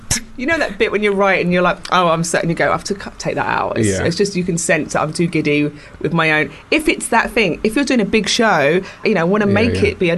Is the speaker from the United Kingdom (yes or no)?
yes; London, United Kingdom; I grew up in Camden.